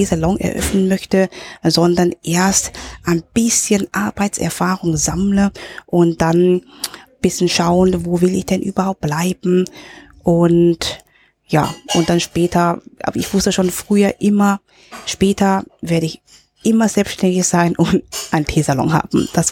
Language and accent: German; Hong Kong; also born or lived in Germany / Berlin / Frankfurt; now in Linz, Austria; dadurch, dass ich in Deutschland geboren bin, aber in Hongkong aufgewachsen bin, bin ich sozusagen mit dem Getränk Tee auf